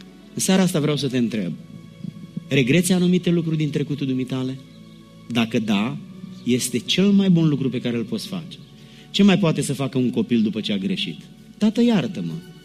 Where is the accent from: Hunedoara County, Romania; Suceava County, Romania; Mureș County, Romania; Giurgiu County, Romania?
Giurgiu County, Romania; Giurgiu; Eu vin din Giurgiu, de sub București, de pe malul Dunării, vecin cu Bulgaria.